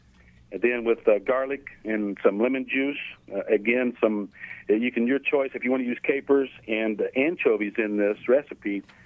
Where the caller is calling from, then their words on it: Garden Plain, Kansas, United States; Hey, I'm in Garden Plain, Kansas.